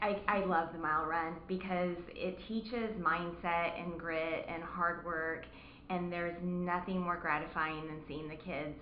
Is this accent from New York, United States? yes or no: no; Robinson, Illinois, United States; I am from Robinson, Illinois, right here.